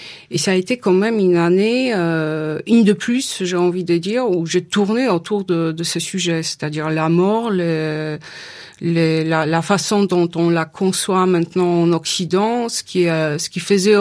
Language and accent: French; Poland; French is a second language; now in France; Je suis polonaise, hein. C'est le seul passeport que je possède, c'est le passeport polonais. Donc je suis toujours une polonaise en exil, même si maintenant je vis plus longtemps désormais en France que je n'ai jamais vécu en Pologne.